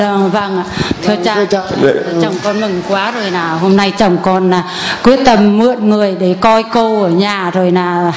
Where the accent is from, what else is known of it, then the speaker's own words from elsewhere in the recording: Giao Thủy, Nam Định, Vietnam; Dạ thưa cha, con ở Giao Thủy Nam Định ạ.